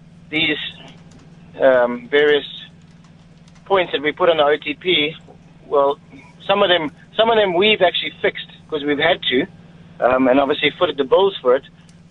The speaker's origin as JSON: {"language": "English", "town": "Somerset West", "region": "Western Cape", "country": "South Africa", "said": "Yeah, I'm from Somerset West"}